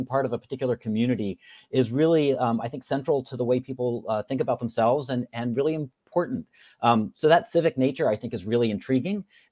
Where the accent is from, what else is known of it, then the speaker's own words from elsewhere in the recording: the South, United States; I come from the South originally. So a lot of skiing has been very foreign to me up until recently.